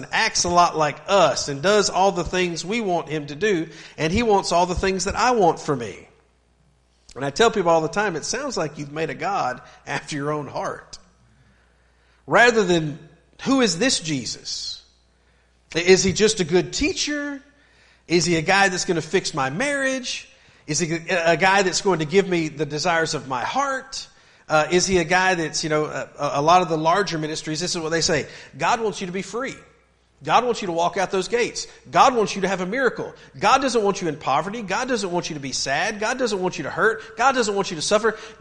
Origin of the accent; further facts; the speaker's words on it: the South, United States; I remember growing up in the South, and I remember like the Baptist churches would go around on Sunday afternoon